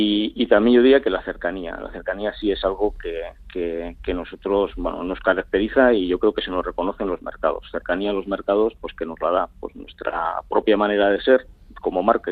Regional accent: Basque Country, Spain; somos como buenos vascos, somos cabezotas

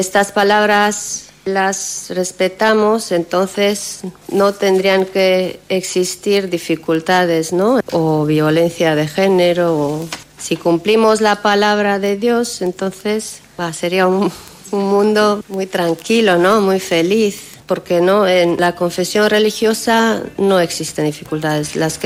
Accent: Romania; Bueno, soy cristiana ortodoxa rumana.

